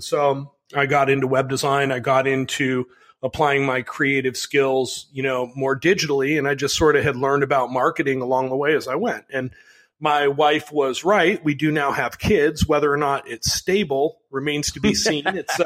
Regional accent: Chicago, Illinois, United States; And so I grew up in Chicago. I was a punk kid. I was a graffiti writer.

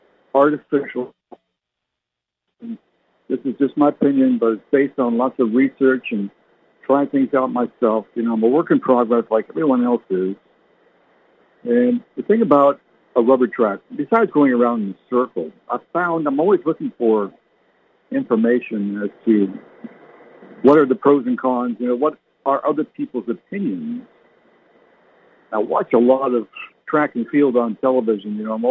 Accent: Canada; I slipped on ice living in Canada. I grew up in Canada.

